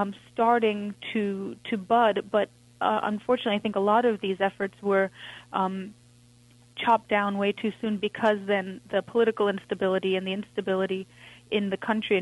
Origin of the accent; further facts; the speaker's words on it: India; born there; I was born in India, and my family is of Iranian and Indian ancestry.